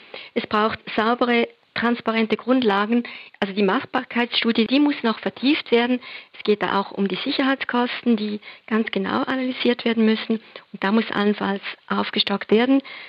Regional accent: Switzerland; Aber bei uns in der Schweiz waren Olympische Winterspiele immer wieder ein Thema.

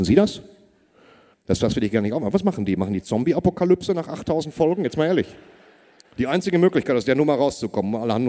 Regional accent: Waltrop, North Rhine-Westphalia, Germany; Jetzt komme ich aus Waltrop, da weiß man, das geht allen da so.

